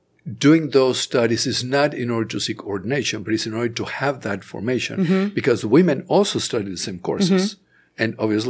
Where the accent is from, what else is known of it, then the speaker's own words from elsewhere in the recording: Monterrey, Nuevo León, Mexico; moved away as an adult; Born and raised in Mexico, Monterrey, Mexico. I studied engineering in Mexico. Then I came here for graduate school, went back to Mexico. I worked there for a few years.